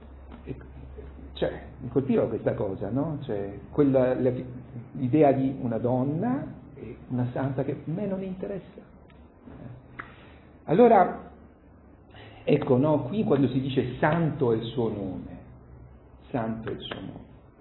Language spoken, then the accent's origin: Italian; Grottaglie, Apulia, Italy; grottagliese, del mio paese, che si chiama Grottaglie